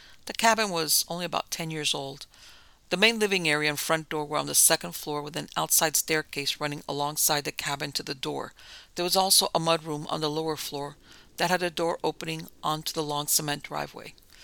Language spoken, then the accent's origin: English; Texas, United States; As a kid, I grew up in Northeast Texas. My parents owned a lot of land, and all of our neighbors also had large plots of land surrounding our property.